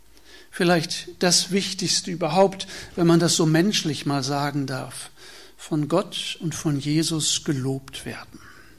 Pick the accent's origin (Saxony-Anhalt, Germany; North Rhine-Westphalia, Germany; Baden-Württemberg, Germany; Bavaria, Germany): North Rhine-Westphalia, Germany; bei uns in Westfalen sagt man Idötz oder Döpken